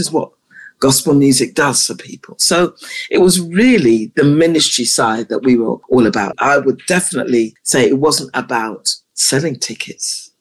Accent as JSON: {"language": "English", "region": "London", "country": "United Kingdom", "tie": "born or raised there", "said": "I grew up in Southwest London."}